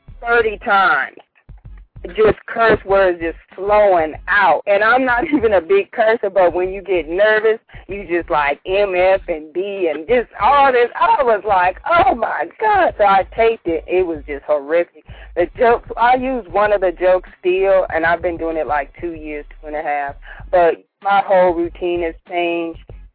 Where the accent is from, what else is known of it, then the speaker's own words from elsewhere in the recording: Sacramento, California, United States; now in Los Angeles, United States; Well, I moved to LA from Sacramento to write.